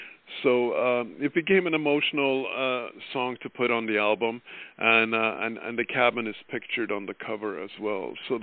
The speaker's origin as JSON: {"language": "English", "country": "Norway", "tie": "born or raised there", "said": "being that I was born and raised in Norway"}